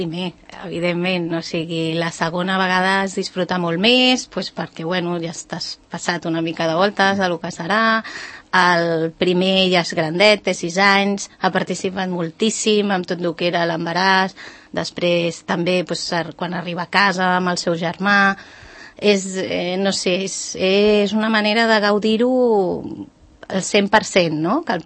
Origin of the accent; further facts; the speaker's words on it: Barcelona, Catalonia, Spain; now in Sant Cugat, Spain; nosaltres venim de Barcelona.